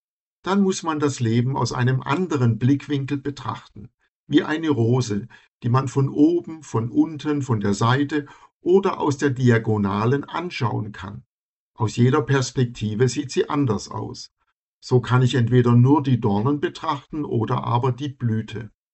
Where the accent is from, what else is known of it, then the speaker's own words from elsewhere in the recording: Italy; Ich bin ja auch Italiener.